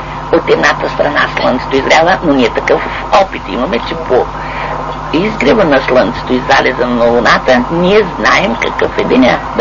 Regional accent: Northern Bulgaria, Bulgaria; аз съм севериначка. Но съм израснал на Дунава.

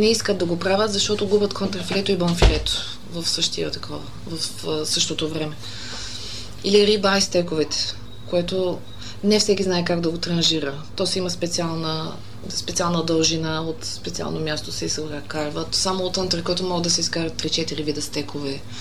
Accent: Kardzhali, Kardzhali Province, Bulgaria; born there; moved away as an adult; also born or lived in Istanbul; Аз съм родена в Кърджали и 89-та отидах да уча архитектура в Истанбул. В Истанбул се запознах с съпруга си, роди ми се момченцето там и до 5-ти клас фактически моя син учи в Истанбул. И 2011-та се преместихме тук.

